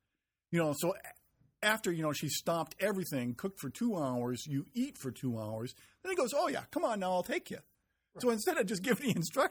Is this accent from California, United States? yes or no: no; Montana, United States; I was from Montana and I didn't know how to ride a horse, because those guys can ride.